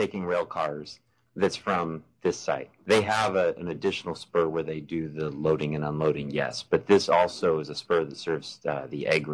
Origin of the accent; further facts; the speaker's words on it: Finley, United States; I'm from Finley, so I'm born and raised.